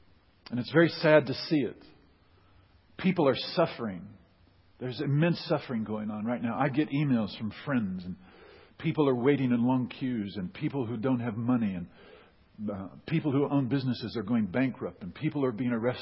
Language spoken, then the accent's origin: English; United States; I'm an American.